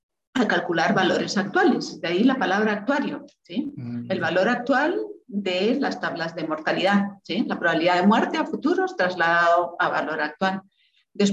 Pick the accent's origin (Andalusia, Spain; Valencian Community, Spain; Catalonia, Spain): Catalonia, Spain; now in Guatemala; soy catalana, española, ¿no? Y desde hace 22 años que estoy en Guatemala.